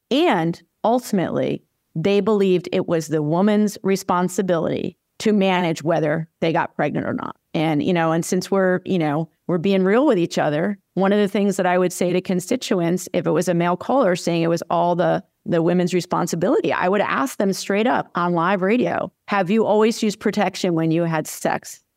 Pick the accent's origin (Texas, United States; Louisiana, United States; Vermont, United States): Vermont, United States; my home state, which is, you know, a very left-leaning state, Vermont.